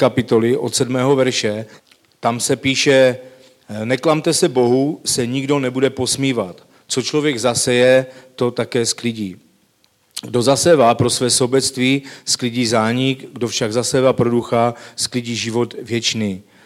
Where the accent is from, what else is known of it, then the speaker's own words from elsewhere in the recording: Havířov, Moravian-Silesian Region, Czechia; pocházím z Havířova. Někdy v roce 97 jsem uvěřil v Havířovském sboru.